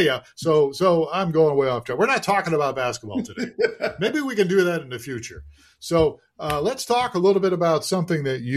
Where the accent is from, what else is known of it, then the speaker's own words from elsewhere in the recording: Ohio, United States; now in Arizona, United States; I grew up in Ohio. And so when the Cleveland Cavaliers came into being, we rooted for the Cavs. And then I moved out to Arizona here in the late 70s.